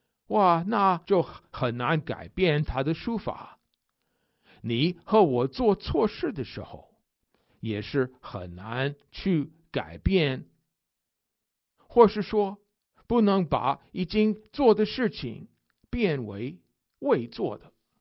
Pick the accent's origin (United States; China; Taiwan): United States; Chinese is a second language; 身为美国人的我啊，感到很高兴。